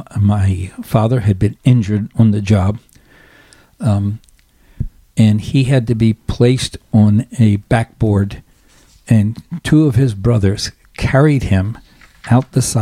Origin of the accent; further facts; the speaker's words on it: Baltimore, Maryland, United States; I grew up in Baltimore.